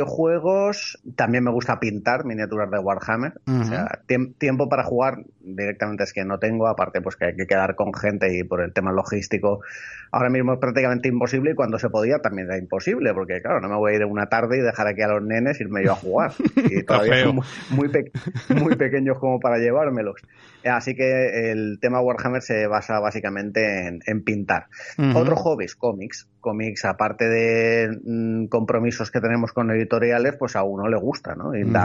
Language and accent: Spanish; Elche, Valencian Community, Spain; Pues vengo, nací, vivo, vamos, 8 apellidos, como la película, ¿no? En Elche, provincia de Alicante, Comunidad Valenciana.